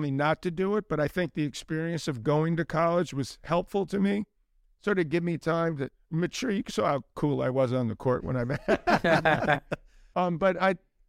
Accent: New York City, New York, United States; because I grew up in New York City. I'm biased, I admit. I think it's the greatest city in the world. I've had a lot of great experiences here, lived here my entire life.

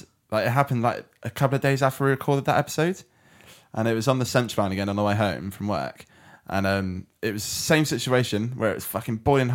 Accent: England, United Kingdom; But no, it's probably because I'm British. Right?

